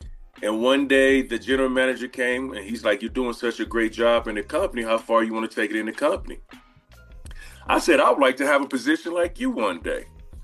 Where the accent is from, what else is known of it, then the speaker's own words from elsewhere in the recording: Dayton, Ohio, United States; now in Columbus, United States; I was the number one salesman in the district in Dayton, Ohio, my hometown.